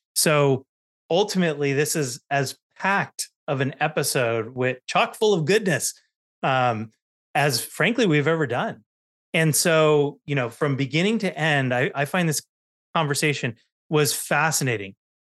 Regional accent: South Africa; but as a South African, I trained for this a little bit.

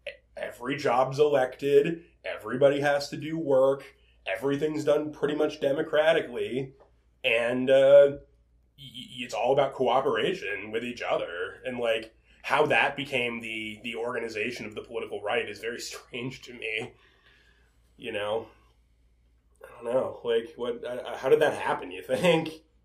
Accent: Mason, Ohio, United States; where we grew up in Mason, like, you know, yeah, it is, like, a super upper-middle-class area, but, like, the rural poverty that was there before we got there never left.

